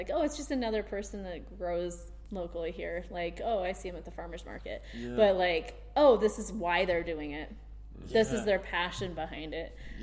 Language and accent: English; Midwest, United States; I grew up in the Midwest on a farm, and there was factory farms all over.